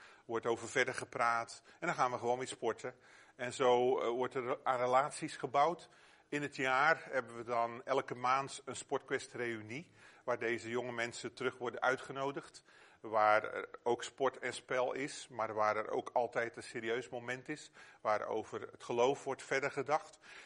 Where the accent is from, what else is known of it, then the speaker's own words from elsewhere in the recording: Flanders, Belgium; Oh, wij vinden het bij ons in Vlaanderen van tijd tot tijd al pittig om te volharden.